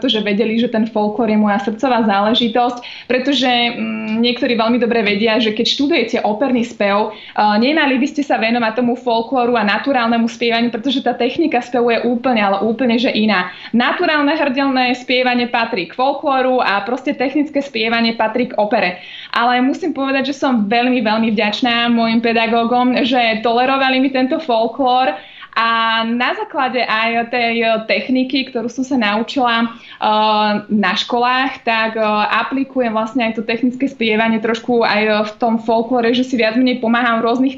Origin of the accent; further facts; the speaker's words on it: Skalité, Žilina Region, Slovakia; also born or lived in Námestovo; Ja pochádzam z Kysúc, áno. Do mojich 5 rokov sme bývali na Orave, v Námestove, no a potom sme sa presťahovali na Kysúce, do obce Skalité, odkiaľ pochádza moja mamina. Teda moji rodičia obidvaja sú Kysúčania.